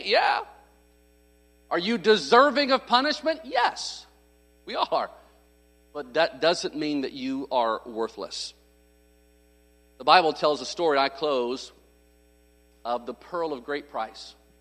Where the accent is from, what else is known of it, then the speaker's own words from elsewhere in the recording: Midwest, United States; And from growing up in the Midwest, there's a bunch of them.